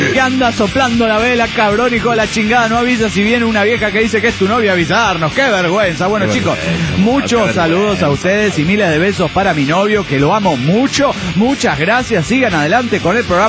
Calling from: Guadalajara, Jalisco, Mexico; de Guadalajara.

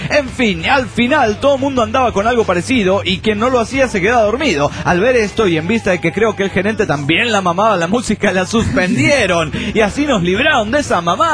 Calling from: Cuernavaca, Morelos, Mexico; Hola, ¿cómo están? … de Cuernavaca, Morelos, México.

